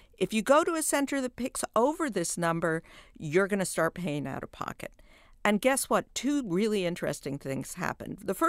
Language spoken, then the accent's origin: English; New York, United States; I'm from New York, where there are three or four really great hospital systems.